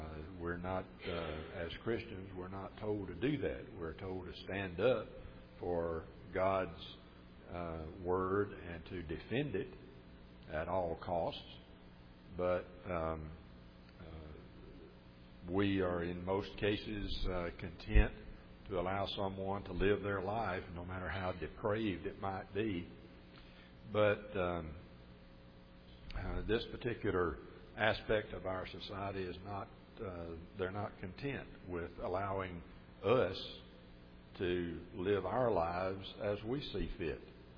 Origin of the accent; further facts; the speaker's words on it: Alabama, United States; Most of you know I was raised in Winston County, just in the edge of Bankhead Forest